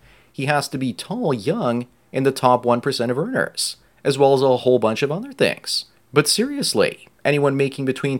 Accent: Canada; but I'm a Canadian and she's AI, so it would never work out.

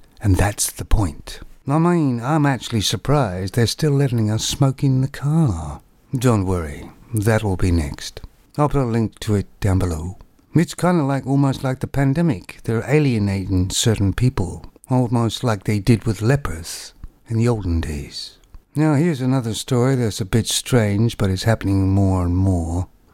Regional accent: Canada; And although I'm not American, I'm Canadian.

